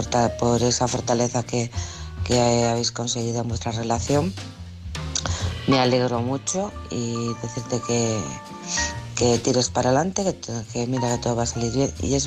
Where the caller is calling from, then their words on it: Alcorcón, Community of Madrid, Spain; de Alcorcón.